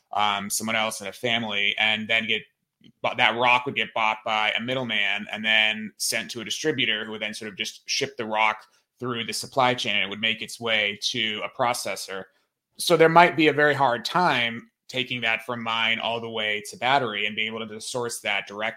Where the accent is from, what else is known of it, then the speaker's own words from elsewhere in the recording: United States; Well, I will say, as an American, I hate to prognosticate this election, right?